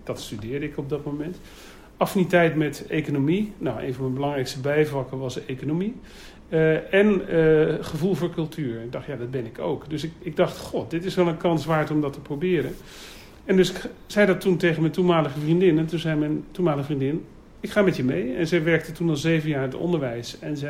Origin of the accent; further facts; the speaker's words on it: Utrecht, Netherlands; Ik kom uit Utrecht